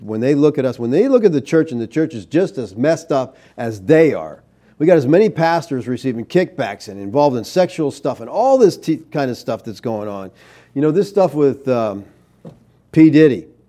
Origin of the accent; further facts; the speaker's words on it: United States; I'm an American, and as an American, I'm under the Constitution of the United States.